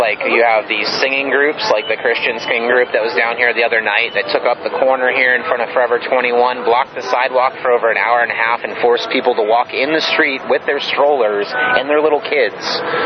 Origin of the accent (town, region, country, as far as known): England, United Kingdom